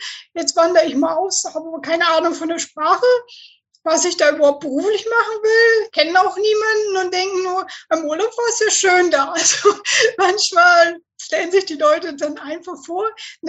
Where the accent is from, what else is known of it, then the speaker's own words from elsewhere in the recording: Northern Germany, Germany; ich komme aus Norddeutschland und wir sind halt, wir reden, was wir müssen.